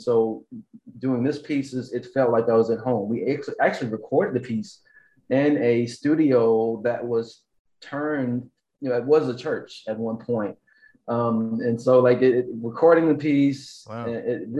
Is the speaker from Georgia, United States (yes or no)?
yes; Atlanta, Georgia, United States; Well, I grew up in Atlanta, Jason, and my dad's a preacher. And I that's how I started into music. You know, I come from a very musical family.